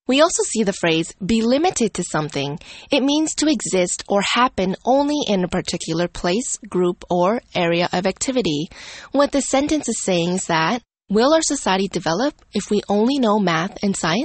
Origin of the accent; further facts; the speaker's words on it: Canada; Okay, so I'm Canadian, which means I come from Canada